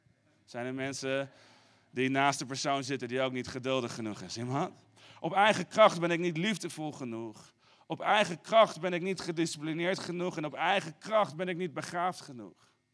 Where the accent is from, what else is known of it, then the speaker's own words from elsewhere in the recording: Arnhem, Gelderland, Netherlands; ik ben in Arnhem opgegroeid